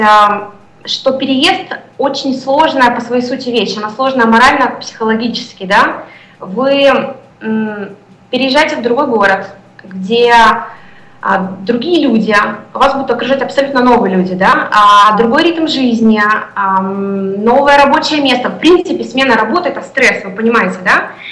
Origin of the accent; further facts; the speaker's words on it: Urals, Russia; moved away as an adult; also born or lived in Saint Petersburg; now in Moscow, Russia; 4,5 года назад я переехала с Урала в Санкт-Петербург, проработала там год, и совершенно случайно для себя оказалась в Москве.